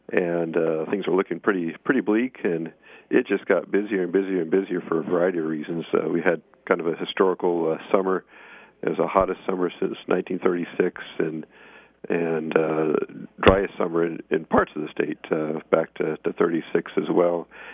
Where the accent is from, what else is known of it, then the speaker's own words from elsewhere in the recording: Fort Worth, Texas, United States; But back when I grew up in Texas, in Fort Worth to be specific, in North Texas